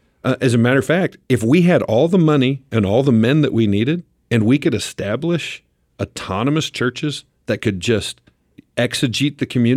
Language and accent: English; Great Bend, Kansas, United States; I grew up in Great Bend, went to college in Hayes, and was a youth pastor.